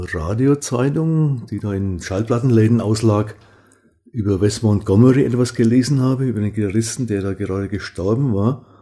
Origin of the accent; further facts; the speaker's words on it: Ansbach, Bavaria, Germany; in Ansbach im Rolldesal, wo ich zu der Zeit noch gewohnt habe, meine Heimatstadt.